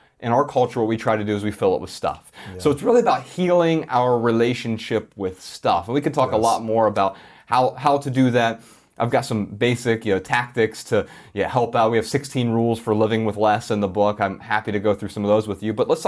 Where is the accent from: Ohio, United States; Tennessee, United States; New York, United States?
Ohio, United States; because you're from the Midwest. We're both from Ohio.